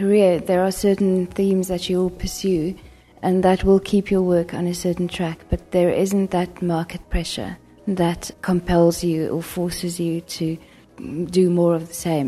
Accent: South Africa; As a South African artist

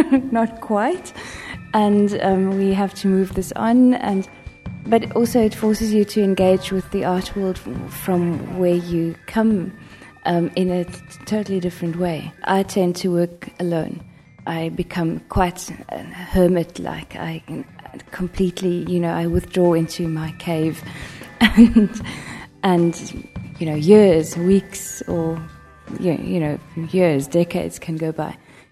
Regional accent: South Africa; As a South African artist

